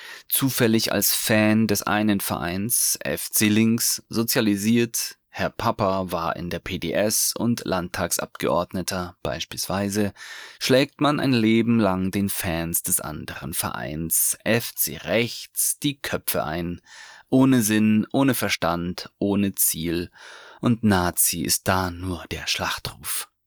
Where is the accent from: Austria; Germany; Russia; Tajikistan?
Russia; Als Russe und von Russland aus sieht man klarer, wer in Deutschland die Nazis sind.